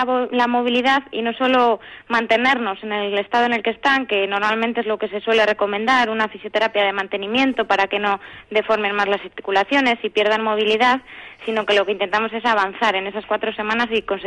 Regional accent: Palencia, Castile and León, Spain; No, yo soy de Palencia.

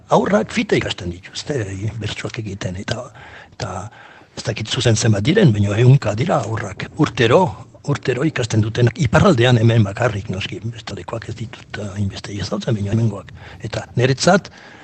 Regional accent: Paris, Île-de-France, France; also born or lived in Oiartzun; ni sortu nintzen mendien galutako etxalde batean, Oiartzunen, eta 11 hilabete nituela eraman ziaten Parisa. Eta geroztik Parisen hasi noski, eta gero ibili naiz mundu guzien, eta itzuli nintzen eskolarrira 70 urtekin. Orduan ez nuen eskolarrian ikasi euskara, baizik Parisen.

